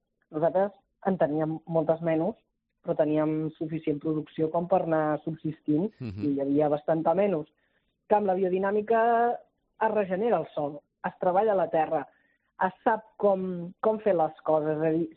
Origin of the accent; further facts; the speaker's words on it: Barcelona, Catalonia, Spain; Nosaltres realment som economistes i venim de Barcelona. I vam fer un canvi de vida radical, sí, ja fa uns 15 anys.